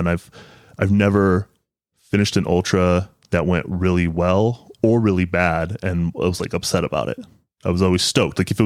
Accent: Alaska, United States; now in Arizona, United States; So, yeah, I was born and raised in Alaska. I've been here about 8 years.

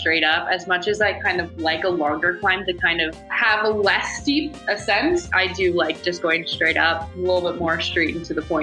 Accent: Ontario, Canada; Lake Ontario is like right near my hometown back in Ontario

